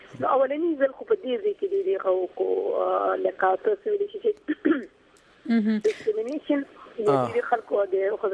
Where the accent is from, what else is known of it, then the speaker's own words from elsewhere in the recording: Khyber Pakhtunkhwa, Pakistan; زه د وزیرستان یم